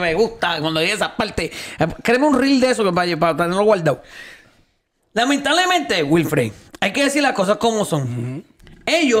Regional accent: Ponce, Puerto Rico; yo que he ido a juegos de Ponce, yo soy de Ponce

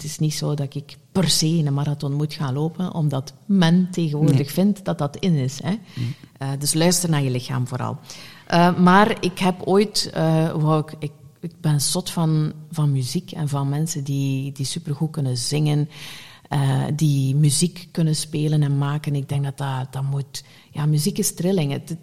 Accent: West Flanders, Belgium; ik ben van West-Vlaanderen oorspronkelijk... wij knuffelden vroeger niet zo heel erg veel.

